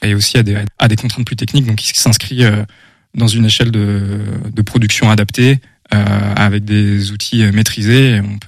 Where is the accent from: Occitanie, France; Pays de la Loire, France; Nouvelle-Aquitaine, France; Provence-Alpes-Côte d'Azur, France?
Pays de la Loire, France; Nantes; Je viens de Nantes, à la base.